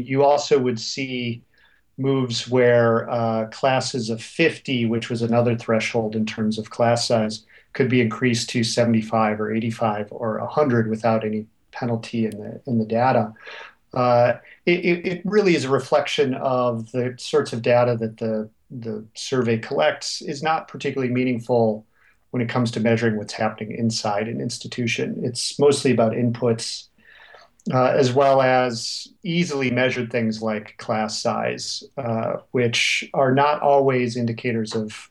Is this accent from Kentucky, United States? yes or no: no; Illinois, United States; my home state of Illinois